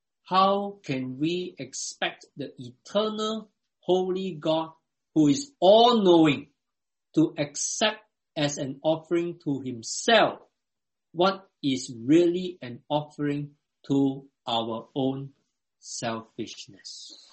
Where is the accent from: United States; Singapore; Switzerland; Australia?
Singapore; in some countries like my home country, Singapore, going for Sunday worship, I observe, has become a fashion, particularly for the younger generation.